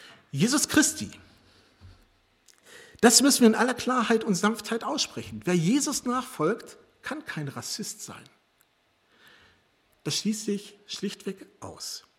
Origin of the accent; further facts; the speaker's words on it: Gelsenkirchen, North Rhine-Westphalia, Germany; born there; Ich bin ja gebürtiger Gelsenkirchener